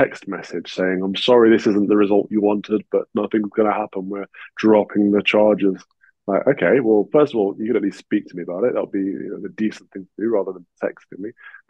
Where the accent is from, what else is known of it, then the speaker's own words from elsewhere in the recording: United Kingdom; even though we're British, we look towards the US.